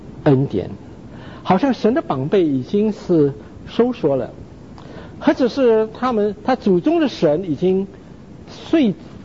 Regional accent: China; now in Canada; 我是加拿大人，我是中国人，我是基督徒，是三重身份

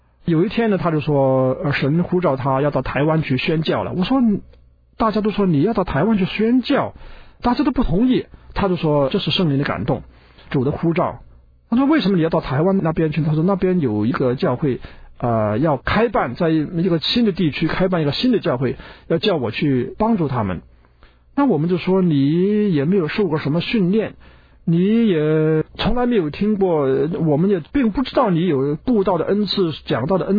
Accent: China; 我中国人

